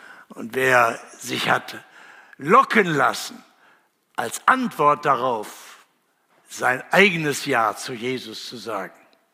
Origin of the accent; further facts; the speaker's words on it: Kassel, Hesse, Germany; da wo ich herkomme aus Kassel.